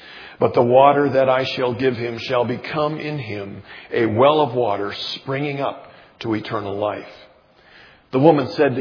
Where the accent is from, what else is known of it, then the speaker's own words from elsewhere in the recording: Jamestown, North Dakota, United States; Most of you know that I grew up in Jamestown, North Dakota. That's my hometown.